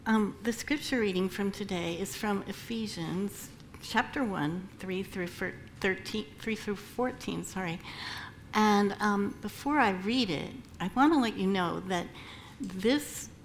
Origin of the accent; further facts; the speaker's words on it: Midwest, United States; as a newcomer to New England, born and raised in the Midwest